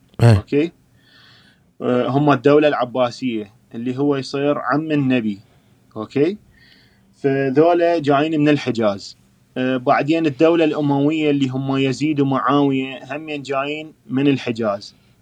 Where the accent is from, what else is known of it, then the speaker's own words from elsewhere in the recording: Iraq; اتصور اني عراقي بس ما شايف قلعة الخيضر.